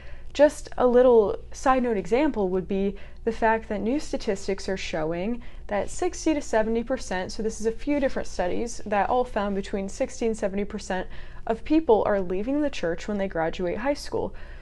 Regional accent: Connecticut, United States; And I grew up in Connecticut, so I wasn't around other Christian conservatives.

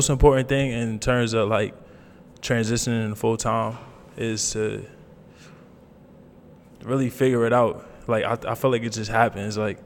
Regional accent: New York City, New York, United States; I'm from New York City. I'm an artist, entrepreneur, content creator.

